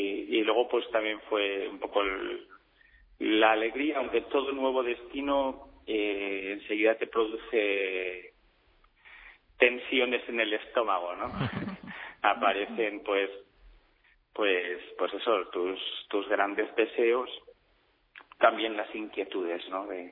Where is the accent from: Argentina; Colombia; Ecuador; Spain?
Spain; Basque Country; born there; yo nací en Guipúzcoa y a los 23 años volví a ver con mucha fuerza